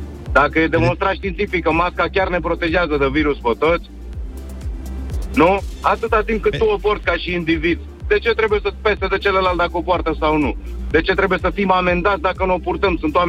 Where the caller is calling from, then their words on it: Bucharest, Romania; din București.